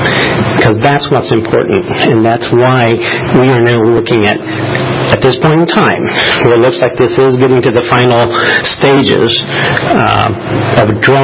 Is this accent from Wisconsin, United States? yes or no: no; Clinton, Illinois, United States; I'm from Clinton, Illinois.